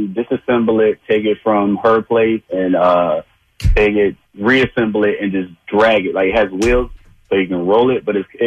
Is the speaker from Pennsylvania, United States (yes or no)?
yes; Philadelphia, Pennsylvania, United States; I'm from North Philly.